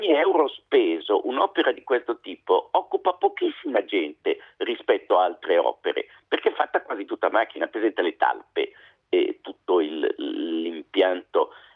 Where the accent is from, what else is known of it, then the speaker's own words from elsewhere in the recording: Milan, Lombardy, Italy; io milanese, che tifo per il ponte sullo stretto.